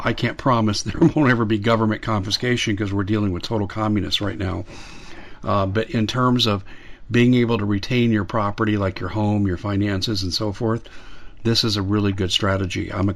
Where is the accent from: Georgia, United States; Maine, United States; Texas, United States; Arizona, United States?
Arizona, United States; And listen, I'm from Arizona, and I immersed myself in the voter fraud aspect of Maricopa County